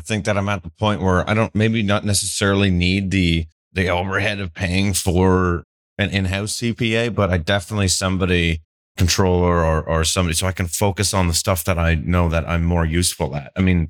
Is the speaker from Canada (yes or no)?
yes; Canada; I've heard this metric before and people have said, and we're Canadian, $250,000.